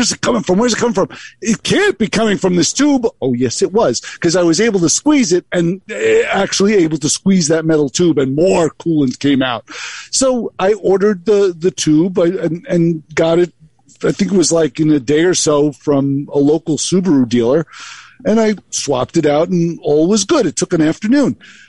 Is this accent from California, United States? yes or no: yes; California, United States; Because we're all from California.